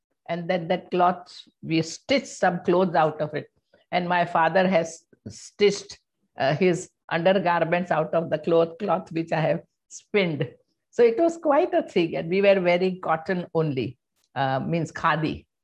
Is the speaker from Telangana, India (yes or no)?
no; Mumbai, Maharashtra, India; first language Hindi; English is a second language; And my mother tongue was Hindi. We are from Indore. My mother is from Indore. I'm born and brought up in Bombay.